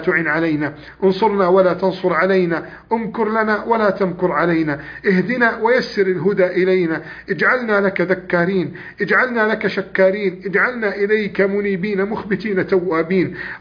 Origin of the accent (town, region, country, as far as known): Egypt